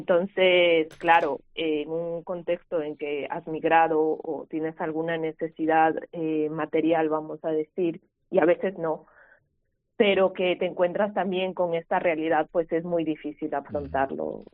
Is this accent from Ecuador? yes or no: yes; Ecuador; moved away as an adult; now in Pamplona, Spain; yo soy una mujer migrante, vamos a decir. Yo soy ecuatoriana. Vine aquí para realizar un máster. Y conforme me fui ambientando en Pamplona